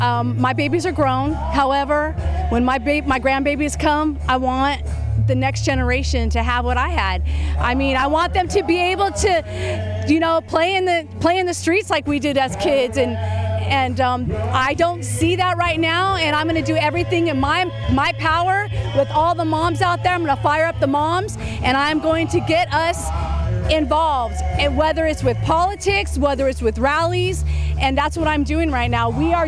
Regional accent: Kentucky, United States; We're from Kentucky.

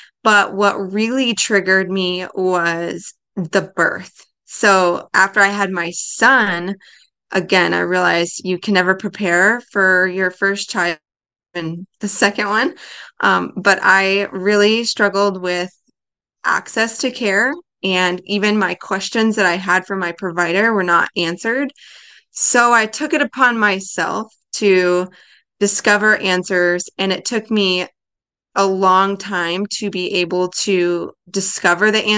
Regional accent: Houston, Texas, United States; I actually live in the northwest side of DFW and in North Texas, but I'm originally from the Houston area.

